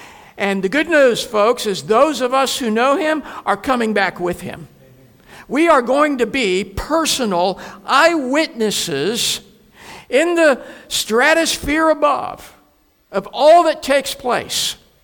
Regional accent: Pacific Northwest, United States; growing up in the Pacific Northwest was hide-and-go-seek. Because we lived out in the country on a small holding, there were fields and forests nearby that we could hide in.

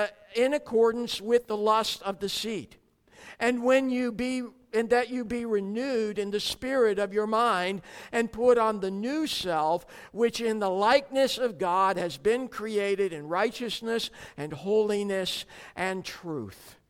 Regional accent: United States; now in South Africa; As an American living in South Africa, it is not uncommon for me to be misunderstood.

